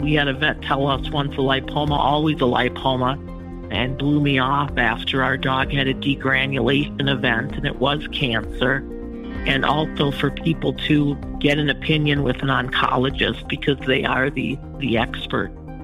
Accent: Minnesota, United States; I'm from Minnesota.

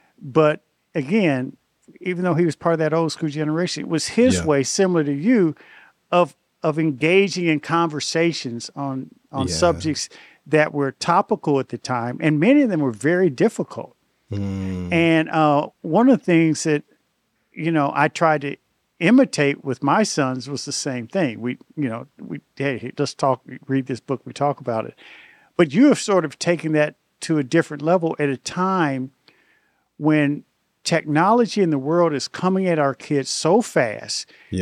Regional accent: Indianapolis, Indiana, United States; I grew up in Indianapolis.

